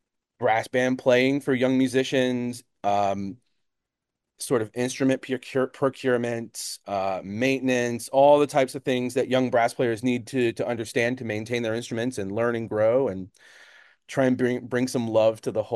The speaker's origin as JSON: {"language": "English", "region": "North Carolina", "country": "United States", "tie": "born or raised there", "lives_now": "Wichita, United States", "said": "So we started as a brass quintet back in 2016 in my hometown of North Carolina, my wife and I."}